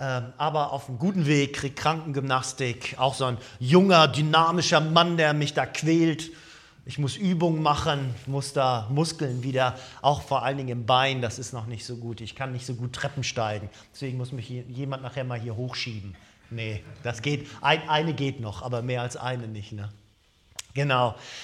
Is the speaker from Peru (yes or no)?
no; Schleswig-Holstein, Germany; Als Kinder haben wir Fasching gefeiert, Karneval gefeiert. Ne? Aber erwachsene Menschen, das ist bei uns in Schleswig-Holstein so ein bisschen anders.